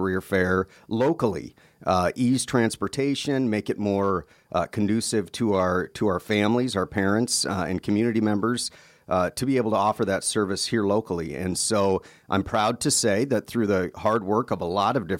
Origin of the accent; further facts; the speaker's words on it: Wasilla, Alaska, United States; When I went to high school, I grew up in the Wasilla High School boundary, so boy, that's where I went to high school.